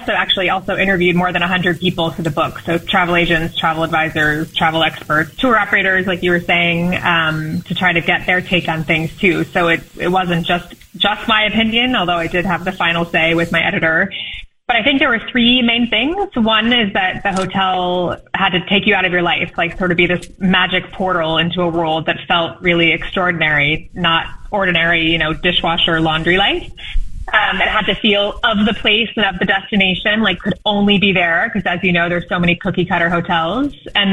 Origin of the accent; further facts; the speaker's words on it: Scottsdale, Arizona, United States; And I grew up in Scottsdale, Arizona, which is known for being a beautiful resort town.